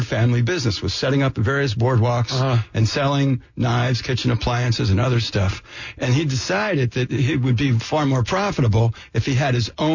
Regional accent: New Jersey, United States; So Ron Papil grew up in New Jersey. I grew up in New Jersey.

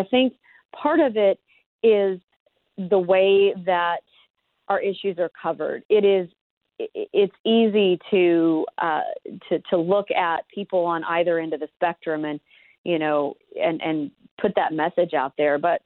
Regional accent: Oklahoma, United States; I'm looking at it through the lens of myself as an Oklahoman, a member of this community, as an American

